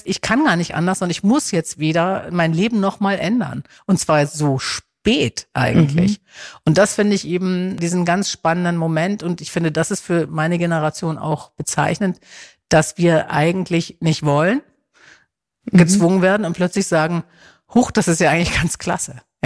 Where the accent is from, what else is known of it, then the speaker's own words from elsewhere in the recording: Germany; Und ich komme ja nun mal von dieser Nordseeinsel, auf der ich auch immer war und meine Eltern besucht habe